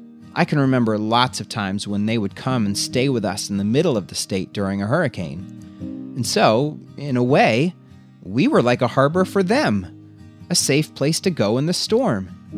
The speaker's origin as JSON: {"language": "English", "region": "Florida", "country": "United States", "said": "But I actually wasn't born here. I'm originally from Florida, the Sunshine State. And let me tell you, it only gets this cold a couple days per year, if at all."}